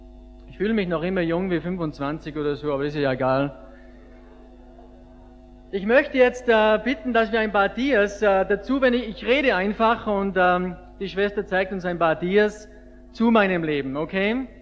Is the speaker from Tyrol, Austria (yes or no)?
no; Ramsau am Dachstein, Styria, Austria; Ich komme aus Ramsau von Schlattning, Nähe von Salzburg. Das ist ein großes Skigebiet, die Planei kennt ihr vielleicht, die schnellste Abfahrt der Welt, von da komme ich